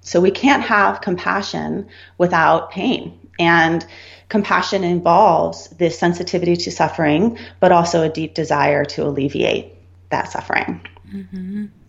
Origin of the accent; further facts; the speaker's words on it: Santa Barbara, California, United States; also born or lived in Colorado; And I grew up in Santa Barbara. I've lived here my whole life. I've never surfed.